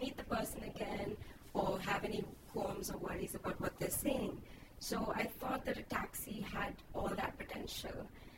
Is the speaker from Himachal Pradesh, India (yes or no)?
no; New Delhi, Delhi, India; now in Mumbai, India; because I'm new to Mumbai, or Bombay as I prefer to call it. I'm from New Delhi.